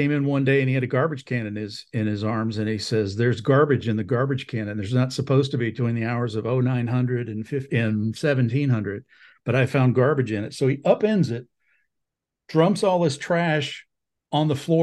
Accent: Alabama, United States; went back to my home of record in Alabama and began sending out resumes. I'm from Northern Alabama.

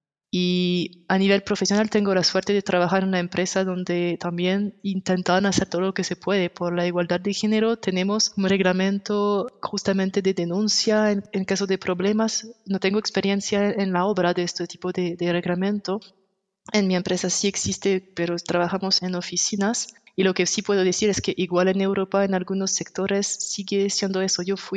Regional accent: France; Spanish is a second language; now in Switzerland; Y yo soy francesa, pero vivo en Suiza ahora

